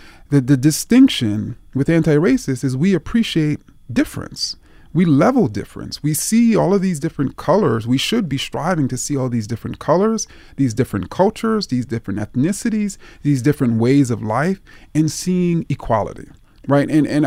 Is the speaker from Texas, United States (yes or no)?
no; Jamaica, Queens, New York, United States; I, for instance, talked about my own story in which I grew up in Jamaica, Queens